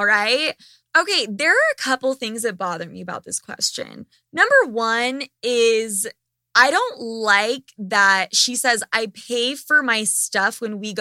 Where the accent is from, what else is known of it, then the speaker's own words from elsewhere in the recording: Ireland; So just fucking pinch me. I'm Irish.